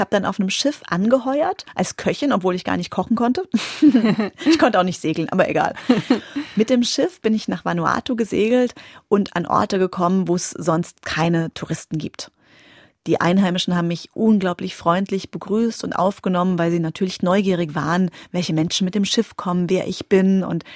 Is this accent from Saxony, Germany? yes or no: no; Alsenborn, Rhineland-Palatinate, Germany; born there; Also ich bin in Alsenborn geboren. Das ist für die Enkenbach-Alsenborner ein Riesenunterschied, aus welchem Dorfteil man kommt.